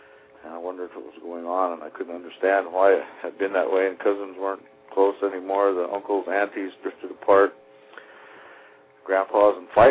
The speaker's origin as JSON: {"language": "English", "region": "Wyoming", "country": "United States", "tie": "born or raised there", "said": "Well, I'm 54 years old, and I'm from the Wind River Indian Reservation in the center of Wyoming, in the Wind River Mountain Range, and I was raised on a reservation, born on a reservation in 1950"}